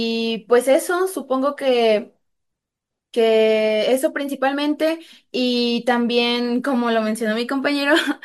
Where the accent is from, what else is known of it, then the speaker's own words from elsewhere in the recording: Mexico; Venimos desde México